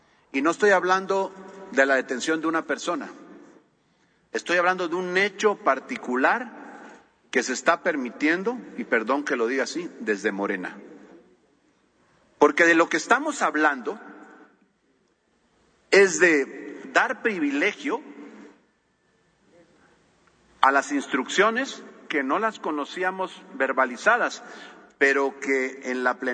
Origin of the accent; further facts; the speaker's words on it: Veracruz, Mexico; Y que lo sabemos, los que somos de Veracruz, y aquí hay varios senadores